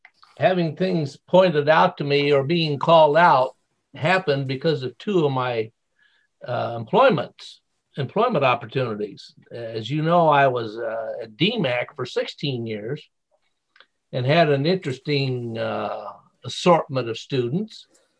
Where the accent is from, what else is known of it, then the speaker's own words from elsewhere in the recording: Midwest, United States; I was raised in the Midwest. I didn't have a choice on my parents.